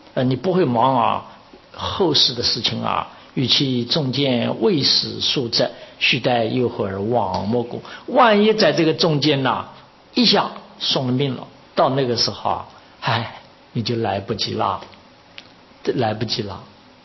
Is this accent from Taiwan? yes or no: no; China; now in Los Angeles, United States; 我们中国人呢、啊，就是好像犯忌，哦呦，这个犯忌